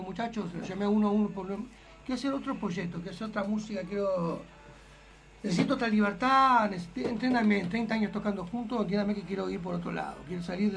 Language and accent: Spanish; Pocitos, Montevideo, Uruguay; also born or lived in Costa de Oro; en verdad soy de Pocitos, lo que vendría a ser Pocitos Nuevo, La Mondiola se llamaba antes. Y después, vi muchos años por ahí. Después me fui a vivir a la Costa de Oro, vi en La Guada, vi en Solimar, vi en Shangri-La.